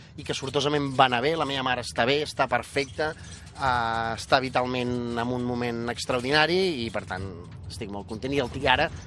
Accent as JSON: {"language": "Catalan", "town": "Sant Esteve de Tordera", "region": "Catalonia", "country": "Spain", "said": "Muntar un càmping allò en una zona a Sant Esteve a la Tordera, que és d'on soc."}